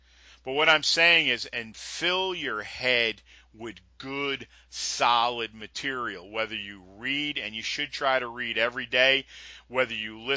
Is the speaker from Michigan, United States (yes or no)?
no; New York, United States; You know, I've always, you know, I'm a New Yorker.